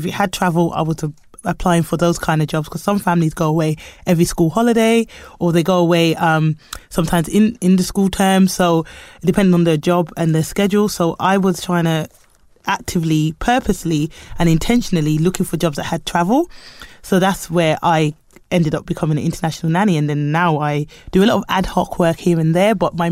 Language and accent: English; United Kingdom; born there; I am a black nanny. I'm Jamaican. I'm born in the UK, but I am Jamaican by heritage.